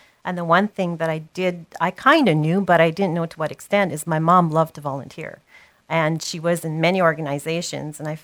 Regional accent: Sturgeon Falls, Ontario, Canada; And for me, my hometown was always Sturgeon Falls, and they found that funny. Because hometown for my kids was Toronto, you know, but hometown for me was Sturgeon. So I knew I'd come back.

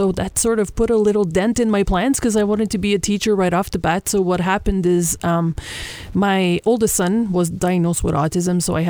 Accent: Sturgeon Falls, Ontario, Canada; I'm originally from Sturgeon Falls.

